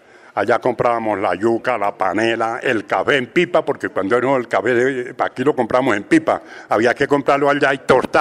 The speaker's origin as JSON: {"language": "Spanish", "town": "Vetas", "region": "Santander", "country": "Colombia", "tie": "born or raised there", "said": "Yo soy de aquí de Betas. Estoy aquí en Betas desde 1944 que nací. Nací en la vereda de Ortegón."}